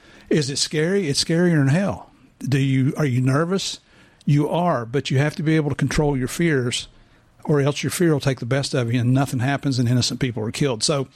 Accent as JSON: {"language": "English", "town": "Murfreesboro", "region": "Tennessee", "country": "United States", "tie": "born or raised there", "said": "I grew up in Murfreesboro, which is the county south of Davidson County where Nashville is."}